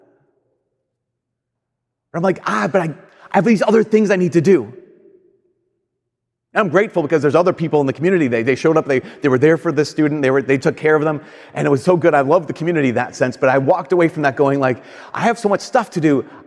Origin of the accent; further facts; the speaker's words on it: United States; So I'm very American in my love for Chinese food.